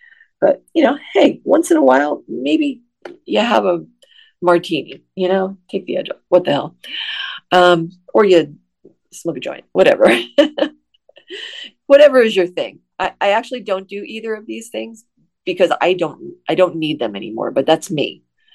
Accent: New Jersey, United States; Because it is, since I am originally from New Jersey, it's such a fond memory for me in so many ways.

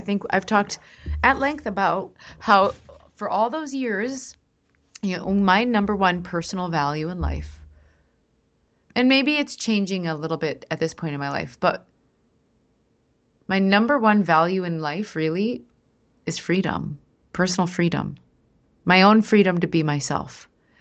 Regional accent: Minnesota, United States; I remember growing up in Minnesota in the winter

